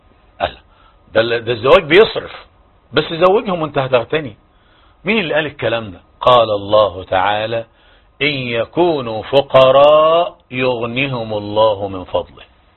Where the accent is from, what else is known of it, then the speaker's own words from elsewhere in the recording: Egypt; كل 6 دقائق عندنا في مصر مطلقة